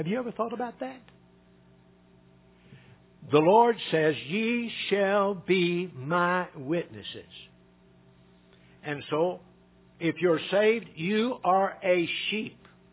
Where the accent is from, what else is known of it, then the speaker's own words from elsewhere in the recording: Evansville, Indiana, United States; I'm from Indiana. I said, what town are you from in Kentucky? They said, Henderson. I said, I'm in Evansville, Indiana.